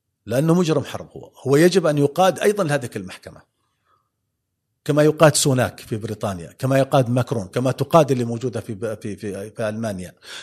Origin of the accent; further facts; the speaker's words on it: Amman, Amman Governorate, Jordan; الهيئات الخيرية اللي موجودة عندنا في عمان أو في الدول العربية